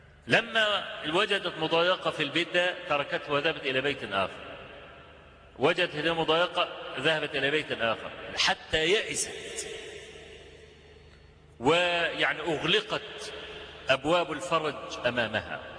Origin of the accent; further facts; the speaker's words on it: Egypt; والشارع ده قديما كان معروف بأنه شارع الراقصات والحانات والكلام ده